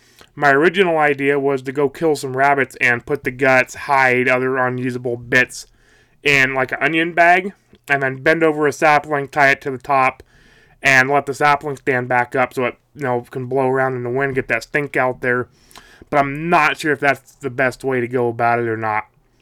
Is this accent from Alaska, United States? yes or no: yes; Alaska, United States; You know, I'm from Alaska. I was down in Idaho at the time.